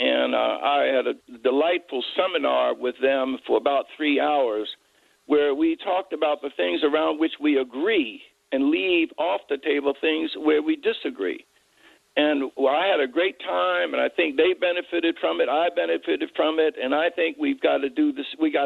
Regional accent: Philadelphia, Pennsylvania, United States; If you were to ride down Washington, my hometown of Philadelphia

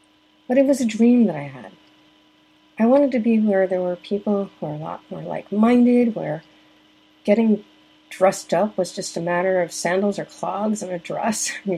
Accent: Mount Kisco, New York, United States; also born or lived in Boston; I was raised in Mount Kisco, New York, which is very close to Chappaqua. I went to the Chappaqua schools, and it was a very, very nice area.

